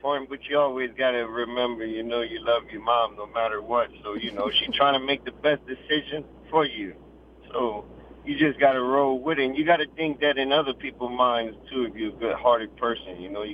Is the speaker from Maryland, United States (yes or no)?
no; Lafayette, Louisiana, United States; also born or lived in Lake Charles; I'm from Lake Charles. I was born in Lake Charles, but I moved to Lafayette, Cam Crow, raised up around that area.